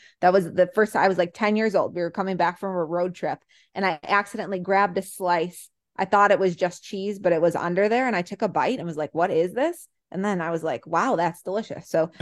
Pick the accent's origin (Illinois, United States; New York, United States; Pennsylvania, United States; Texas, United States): Illinois, United States; Chicago; I'm from the Chicagoland area.